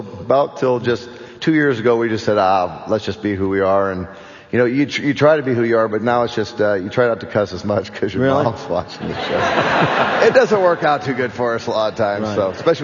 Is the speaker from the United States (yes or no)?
yes; Homer, Alaska, United States; Yep, born and raised in Homer, Alaska, and been fishing 25 years before they asked us to be on the TV show.